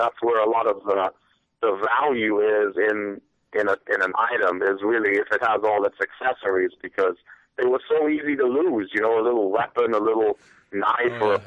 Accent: England, United Kingdom; born there; I was born in England

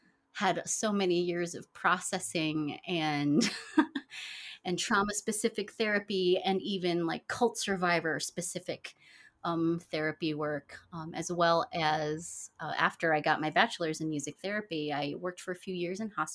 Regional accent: Chicago, Illinois, United States; born there; I am a proud Filipina American. I'm the first of my family born in the U.S. I was born in Chicago.

